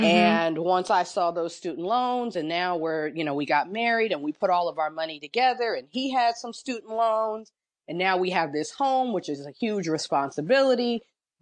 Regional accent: Los Angeles, California, United States; growing up the way I grew up in Los Angeles, home ownership was for those other people who have money.

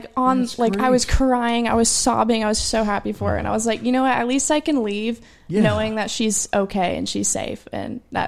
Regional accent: California, United States; I moved all the way from California. Mm-hmm. It's from Orange County.

